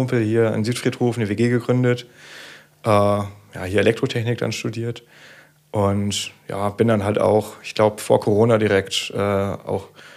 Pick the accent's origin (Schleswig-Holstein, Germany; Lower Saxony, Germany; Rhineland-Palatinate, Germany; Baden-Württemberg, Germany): Schleswig-Holstein, Germany; also born or lived in Aachen; Ich bin hier in Norddeutschland aufgewachsen, im schönen Bad Malernstedt-Grimsmühlen.